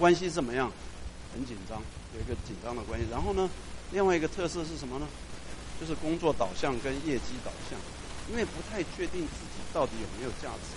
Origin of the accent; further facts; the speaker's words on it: Taiwan; moved away as an adult; 我是从台湾来的，我不是小留学生，我是中留学生，我25岁才来